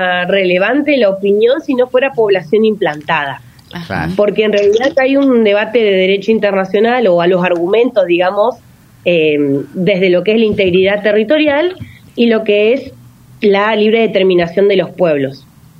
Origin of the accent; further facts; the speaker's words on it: Paraná, Entre Ríos, Argentina; Sí, nacida, criada y laburando en Paraná. Muy orgullosa.